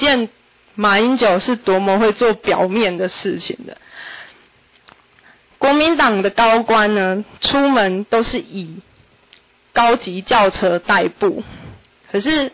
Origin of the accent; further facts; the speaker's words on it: Taiwan; 要毒害我们台湾人吗？